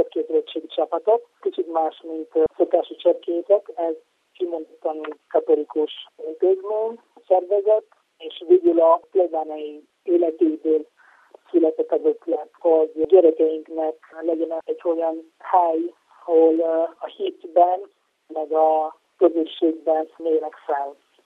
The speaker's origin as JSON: {"language": "Hungarian", "country": "Italy", "second_language": "Hungarian", "moved": "yes", "lives_now": "Mosonmagyaróvár, Hungary", "said": "Mikor Olaszországban éltem, cserkész voltam gyerekkorom óta, és amióta már 12 éve élek Magyarországon, mindig volt bennem, hogy szeretném Magyarországon is folytatni, és most már mióta Mosonmagyaróváron élek a családommal"}